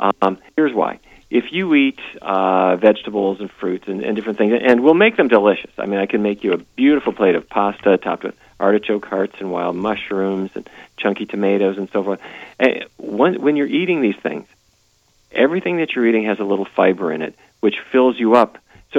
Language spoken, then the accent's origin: English; Fargo, North Dakota, United States; it was very clear that when people follow a diet that is very different from the way I grew up in Fargo, North Dakota